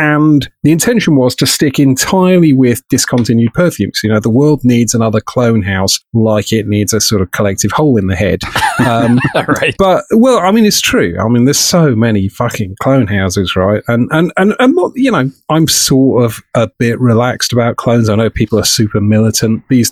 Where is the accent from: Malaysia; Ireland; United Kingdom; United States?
United Kingdom; I'm British.